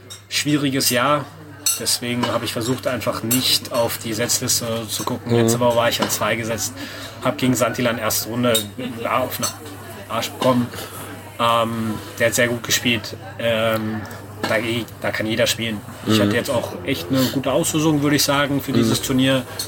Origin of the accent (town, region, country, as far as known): Berlin, Germany